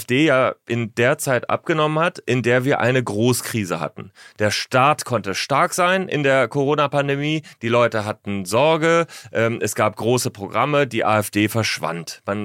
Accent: Northern Germany, Germany; Ich komme ja aus Norddeutschland.

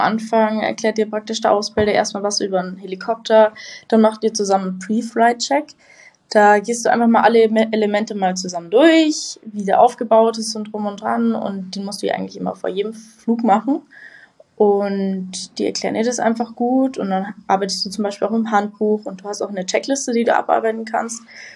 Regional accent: Garmisch-Partenkirchen, Bavaria, Germany; Ich komme aus Garmisch sogar. Aus also Garmisch. Direkt an den Alpen.

